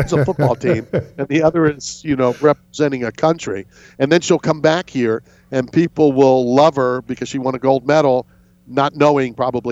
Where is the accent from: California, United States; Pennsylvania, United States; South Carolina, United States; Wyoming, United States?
Pennsylvania, United States; Philadelphia; I'm still from Philadelphia, though.